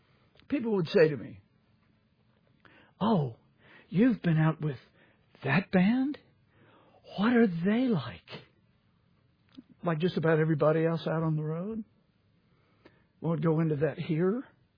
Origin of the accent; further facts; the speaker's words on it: Louisiana, United States; I'm from Louisiana. We had a lot of betting there.